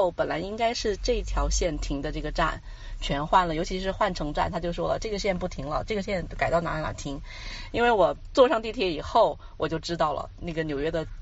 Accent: Beijing, China; 我说我从北京来什么什么

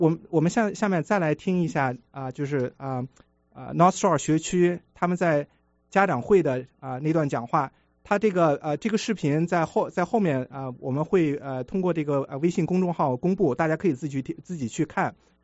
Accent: China; now in United States; 我们的在中国长大的，

